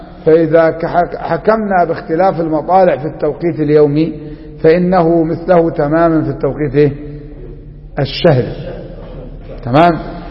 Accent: Egypt; لما جاء الحاكم عندنا في مصر قال لك غدا صيام

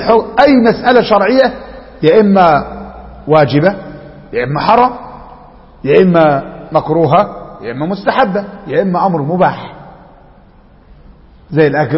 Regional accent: Upper Egypt, Egypt; كان واحد عندنا في الصعيد

